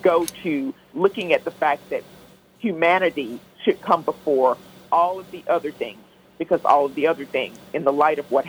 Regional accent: Texas, United States; And I really don't, as a Texan, think that we are, the things that we go through are for the faint of heart.

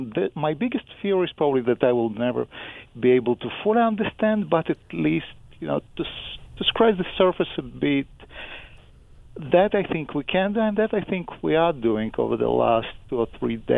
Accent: Israel; also born or lived in Eastern Europe; I'm Jewish. I was born in Eastern Europe. Some of my grandparents were Holocaust survivors. I grew up in Israel, where there was also a lot of political violence.

